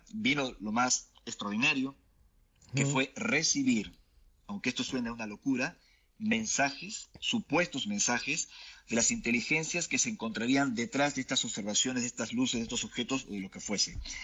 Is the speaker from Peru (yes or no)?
yes; Lima, Peru; now in Argentina; yo nací en Perú, un país fecundo de misterios. Vivo actualmente en la Argentina, mi esposa es argentina. Y crecí en una familia en Lima, conservadora, de clase media